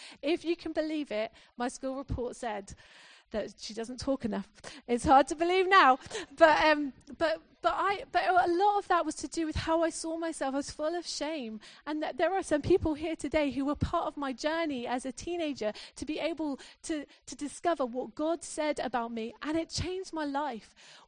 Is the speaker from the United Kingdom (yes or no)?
yes; Corby, East Midlands, United Kingdom; growing up in Corby, people don't say good things about Corby.